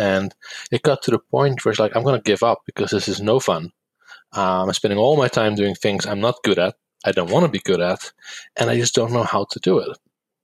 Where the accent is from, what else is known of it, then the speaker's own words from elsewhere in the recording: Netherlands; English is a second language; Well, so I grew up in the Netherlands.